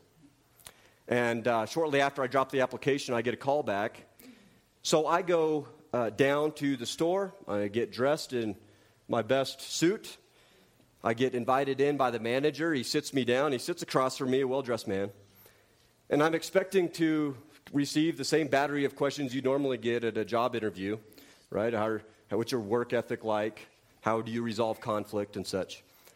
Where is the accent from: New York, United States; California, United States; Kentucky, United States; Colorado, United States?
Colorado, United States; Loveland; I said, "Well, I'm from Loveland, Colorado. I like baseball," right?